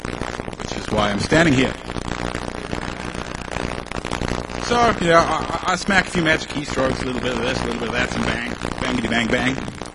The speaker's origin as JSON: {"language": "English", "country": "New Zealand"}